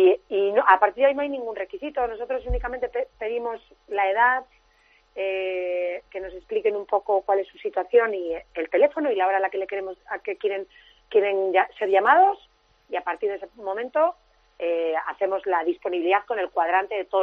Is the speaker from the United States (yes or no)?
no; Spain; Sí que los voluntarios somos todos españoles